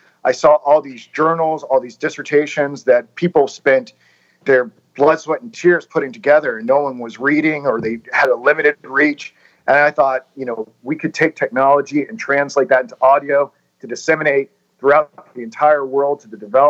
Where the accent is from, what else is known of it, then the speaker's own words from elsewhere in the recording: United States; born there; So I was born outside of Washington, D.C., somewhere later in high school, I sort of noticed that I had a proclivity for intellectual conversation and discussion.